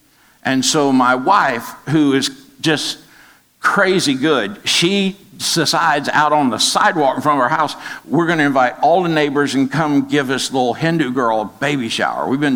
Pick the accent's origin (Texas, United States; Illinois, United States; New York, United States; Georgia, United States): Georgia, United States; Atlanta; I'm from Atlanta.